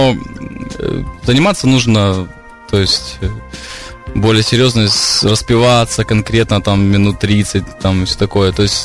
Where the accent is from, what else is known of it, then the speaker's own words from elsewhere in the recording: Maykop, Adygea, Russia; also born or lived in Krasnodar; now in Ukraine; В Росії, да, я родился в Росії, город Майкоп, очень маленький. Потом я жил в Краснодаре. И в 2002 вроде бы мы переехали всей семьей в Украину служить в Донецк.